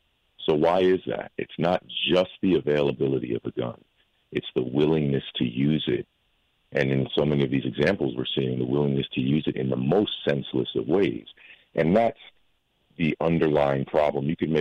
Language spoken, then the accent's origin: English; New York, United States; I mean, I've always, you know, been a New Yorker. I was born and raised in New York.